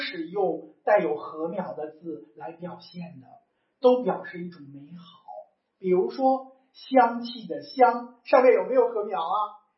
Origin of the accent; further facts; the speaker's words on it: China; 我们以前很久以前，我们中国人是要把这些收获的禾放在地上不停的去打肠的